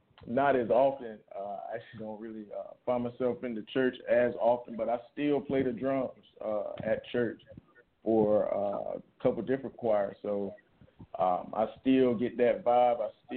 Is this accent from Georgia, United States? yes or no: no; Raleigh, North Carolina, United States; Yeah, so I'm calling from North Carolina, Raleigh, North Carolina, actually. That's where I'm from.